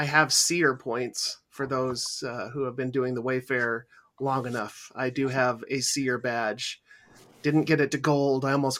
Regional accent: Boise, Idaho, United States; And I am from Boise, Idaho. And It is. Boise is the capital of Idaho. It's the biggest city in Idaho.

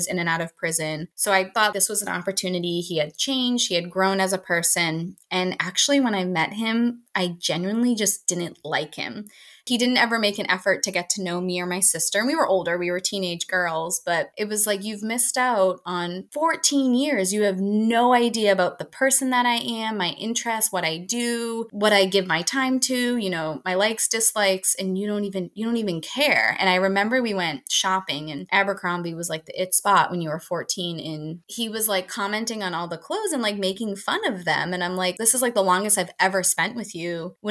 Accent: Massachusetts, United States; So I grew up right outside of Boston.

